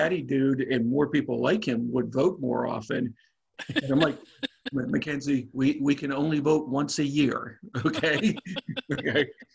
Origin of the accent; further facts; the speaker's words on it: Pennsylvania, United States; My home state of Pennsylvania, much like Virginia, require you that when you vote by mail